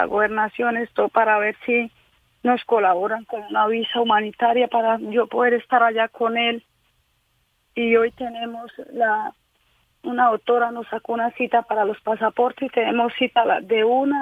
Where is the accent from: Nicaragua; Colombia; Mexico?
Colombia; Lebrija, Santander; now in Girón, Colombia; Nosotros somos de acá, de Lebrija, Santander.